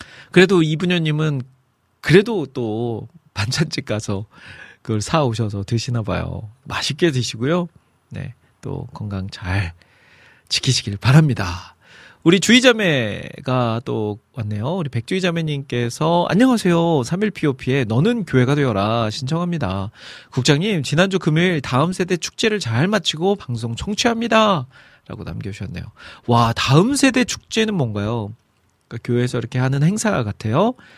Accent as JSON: {"language": "Korean", "town": "Iksan", "region": "North Jeolla", "country": "South Korea", "tie": "born or raised there", "said": "그 제 고향이 익산인데 익산이 진짜 고구마로 전국에서 제일 유명한 도시거든요."}